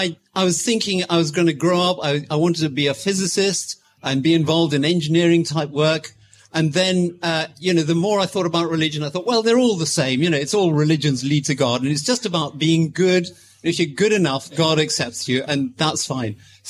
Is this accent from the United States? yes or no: no; Zimbabwe; also born or lived in Kenya; Well, I grew up in Africa. I was born in Kenya, grew up in Zimbabwe.